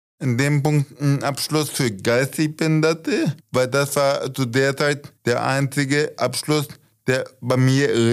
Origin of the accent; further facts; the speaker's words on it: Haaren, Germany; born there; Also gebürtig komme ich aus Haaren, bin auch in das Haarener Krankenhaus geboren.